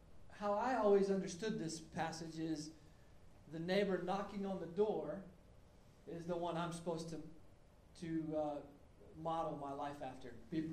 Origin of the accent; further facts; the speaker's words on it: United States; Here's my problem. As an American, we don't understand honor and shame.